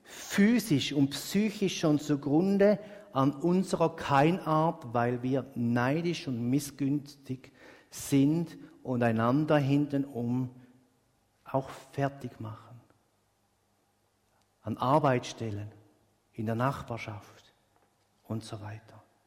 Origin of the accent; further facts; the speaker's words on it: Eastern Switzerland, Switzerland; Ich komme aus der Ostschweiz, wo es Weinberger hat